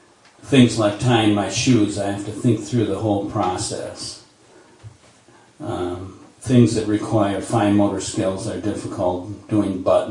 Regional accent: Anderson, South Carolina, United States; I'm from Anderson, South Carolina.

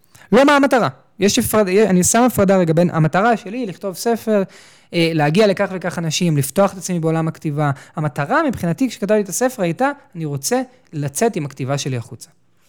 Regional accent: Tel Aviv, Tel Aviv District, Israel; גדלתי בתל אביב, גרנו בקומה שישית, והיה לי נוף יפהפה לעיר. גרנו בצפון העיר, וההורים עד היום גרים שם

